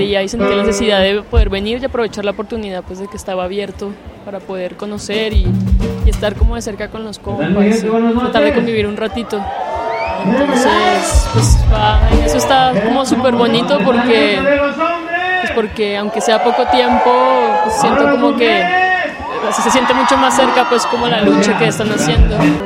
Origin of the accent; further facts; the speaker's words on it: Colombia; now in Mexico City, Mexico; Yo soy colombiana, pero vivo en el DF ya hace 8 años.